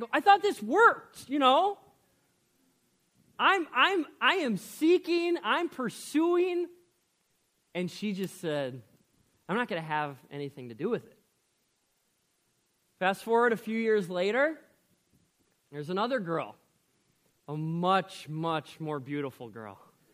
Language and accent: English; Maple Plain, Minnesota, United States; I grew up on Maple Plain. I never thought I would live in Delano.